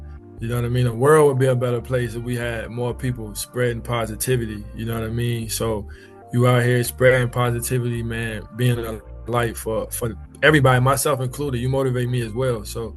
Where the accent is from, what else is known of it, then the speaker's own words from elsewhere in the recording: Richmond, Virginia, United States; I'm from Richmond, Virginia.